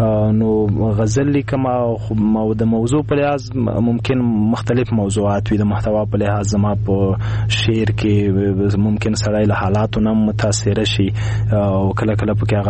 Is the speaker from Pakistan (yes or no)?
no; Khost, Afghanistan; زه د خوست یم، … دلته لوی شوی یم، دلته مې زده کړې کړي دي.